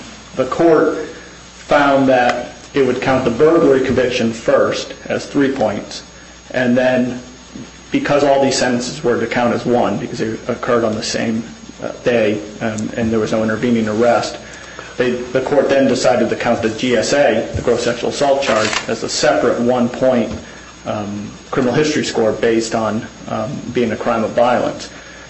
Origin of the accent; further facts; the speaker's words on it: Bangor, Maine, United States; I'm from Bangor, Maine, and I'm representing Derrick Coughlin in this matter.